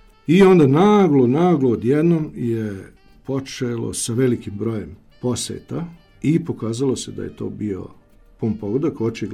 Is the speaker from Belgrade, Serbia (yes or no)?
no; Novo Miloševo, Vojvodina, Serbia; also born or lived in Beodra; ja sam poreklom Karlovčan iz Novog Miloševa, a rođen sam u Beodri i uvek naglasim da me priznajedu i jedni i drugi. I živim u Novom Miloševu